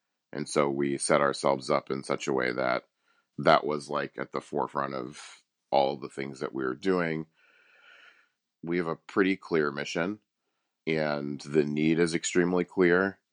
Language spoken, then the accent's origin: English; Houston, Texas, United States; There's a woman named Lena Hidalgo who just got elected down in my hometown of Houston.